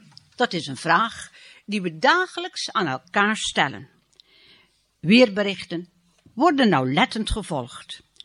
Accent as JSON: {"language": "Dutch", "country": "Netherlands", "said": "Voortdurend zijn wij Nederlanders in gevecht met dat water."}